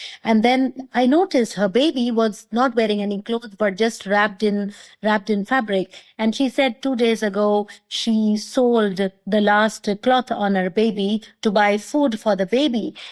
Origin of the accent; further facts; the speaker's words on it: India; And I grew up in India.